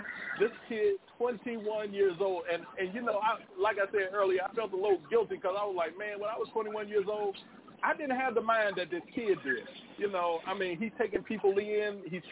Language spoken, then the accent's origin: English; Washington, District of Columbia, United States; because I used to grow up in D.C. I grew up in Washington, D.C.